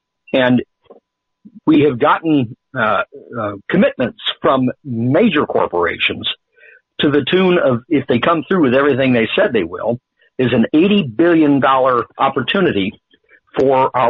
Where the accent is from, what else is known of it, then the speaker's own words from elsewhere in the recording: Michigan, United States; well, right now, as you know, we're all from Michigan. We all understand the circumstances.